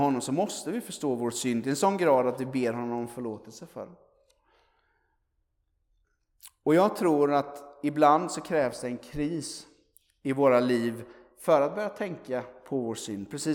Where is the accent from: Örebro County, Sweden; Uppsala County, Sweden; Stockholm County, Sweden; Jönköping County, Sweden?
Jönköping County, Sweden; Aneby; Jag kommer från Aneby som har ungdomsmöten typ varje helg. Eller hade när jag var liten i alla fall.